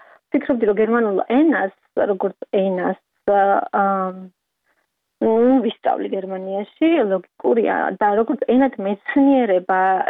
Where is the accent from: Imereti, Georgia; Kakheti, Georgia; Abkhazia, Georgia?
Imereti, Georgia; Khoni; also born or lived in Tbilisi; მე უკვე სკოლა დავამთავრე, ხონის რაიონში დავამთავრე სკოლა, შემდეგ წავედი თბილისში სასწავლებლად გერმანისტიკაზე.